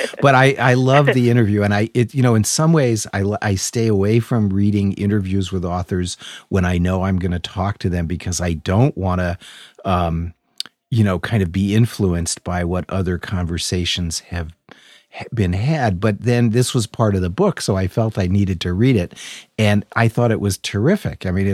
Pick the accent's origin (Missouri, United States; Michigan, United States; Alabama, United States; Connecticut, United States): Connecticut, United States; I grew up in Connecticut.